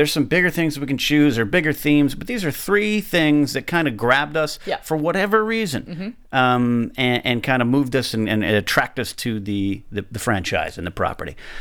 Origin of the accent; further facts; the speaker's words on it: Pismo Beach, California, United States; I grew up in Pismo Beach, California, a mile from the beach, which is nothing but sand dunes that I used to go play in.